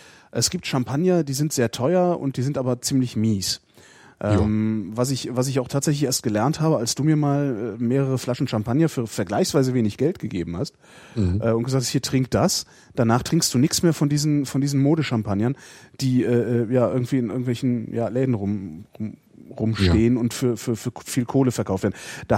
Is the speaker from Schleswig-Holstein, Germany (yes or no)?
no; Cologne, North Rhine-Westphalia, Germany; ich bin halt Kölner auch, also wir kommen ja aus derselben Ecke.